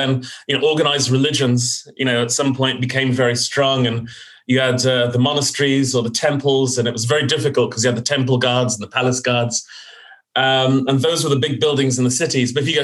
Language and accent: English; London, United Kingdom; born there; So my family is originally from Guyana. I was born in West London.